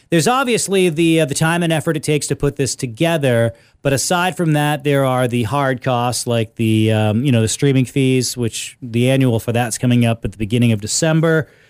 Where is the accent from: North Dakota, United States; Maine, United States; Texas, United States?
Maine, United States; Sanford; I come from Sanford, Maine.